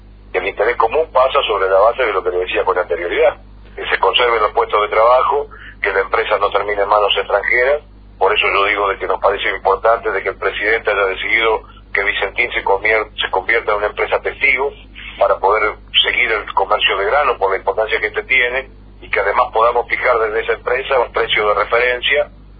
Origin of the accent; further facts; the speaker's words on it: Santa Fe, Argentina; como santafesinos le queremos hacer saber a la intervención que queremos participar en las decisiones que se tomen.